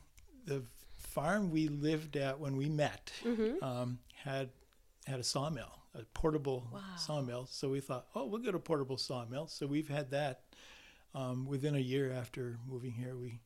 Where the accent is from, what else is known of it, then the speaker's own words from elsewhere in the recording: New York, United States; I grew up in central New York State.